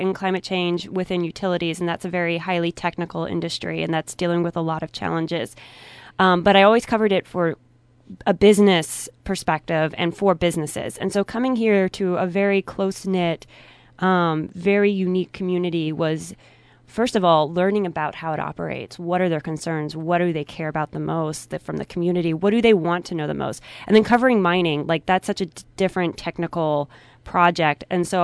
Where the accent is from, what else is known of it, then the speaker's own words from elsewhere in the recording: the South, United States; I grew up in the East Coast, near the East Coast in the South, and we've had mining.